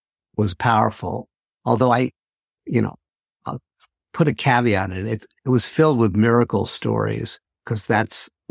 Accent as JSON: {"language": "English", "town": "New York City", "region": "New York", "country": "United States", "tie": "born or raised there", "said": "and I grew up in New York City and I was looking for a practice and a path."}